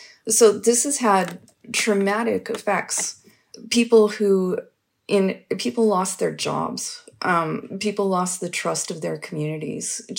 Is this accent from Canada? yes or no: yes; Fernie, British Columbia, Canada; So I'm from Fernie, BC, and if there's a flood in Fernie, and a bridge is washed out